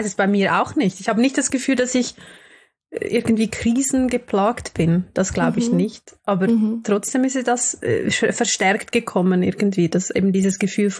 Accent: Switzerland; Wir sind Schweizerinnen, wir sind Schweizer

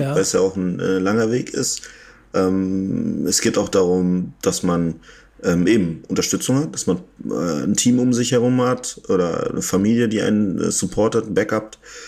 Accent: North Rhine-Westphalia, Germany; ich bin im Münsterland aufgewachsen. Das ist halt ein recht kleines Kaff

